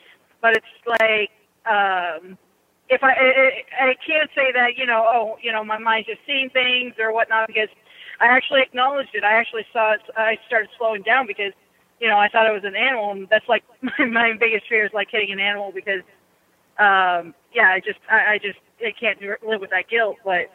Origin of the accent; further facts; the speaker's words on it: California, United States; I'm actually truck driving in Oregon right now. I'm originally from California.